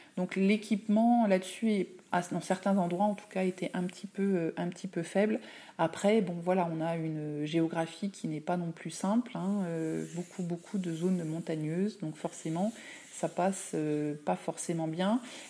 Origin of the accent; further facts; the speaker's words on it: France; beaucoup moins de touristes que l'on peut avoir chez nous en France.